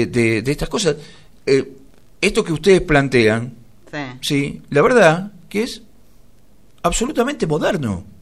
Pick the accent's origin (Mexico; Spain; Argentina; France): Argentina; Sí, con cómo somos los argentinos.